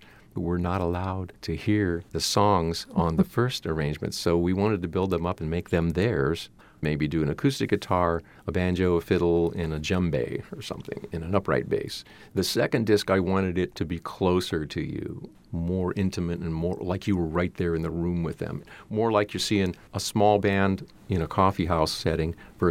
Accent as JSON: {"language": "English", "town": "Akron", "region": "Ohio", "country": "United States", "tie": "born or raised there", "said": "Yeah, I grew up in an Akron that doesn't really exist anymore because the expressway came through when I was a very young kid and took our neighborhood."}